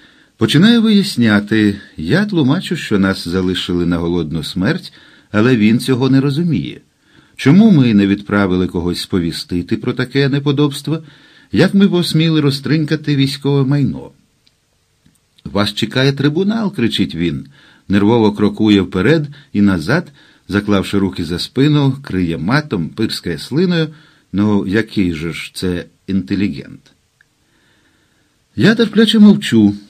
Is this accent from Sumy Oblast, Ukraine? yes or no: no; Lviv, Lviv Oblast, Ukraine; А довідавшись, що я зі Львова